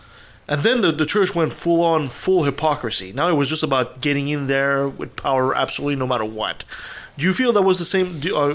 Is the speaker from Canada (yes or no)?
yes; Canada; As a Canadian, we always have an eye on what goes on in the States.